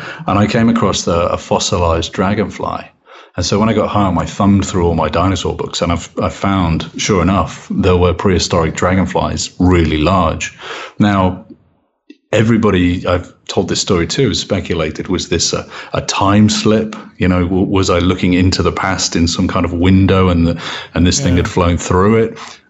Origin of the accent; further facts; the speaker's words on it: England, United Kingdom; born there; Well, I mean, I was born in England, and I believe it's considered one of the most haunted countries on the planet.